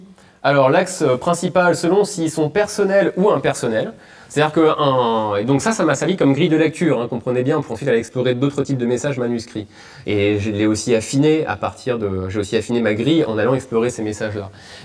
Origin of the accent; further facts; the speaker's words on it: France; Ok, en tant que Français, on a été libéré par les Américains